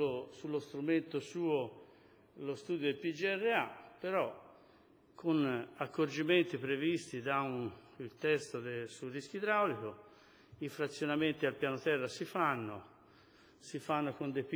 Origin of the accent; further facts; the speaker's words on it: Valenzatico, Tuscany, Italy; born there; se io sono nato a Valenzatico più di 60 anni